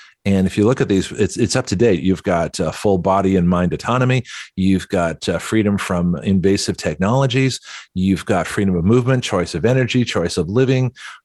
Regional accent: Toronto, Ontario, Canada; born there; because I was born in Toronto.

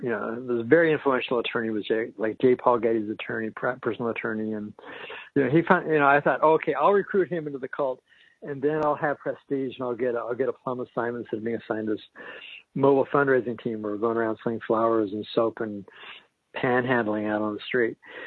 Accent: Denver, Colorado, United States; I was raised in Denver as a Reformed Jew

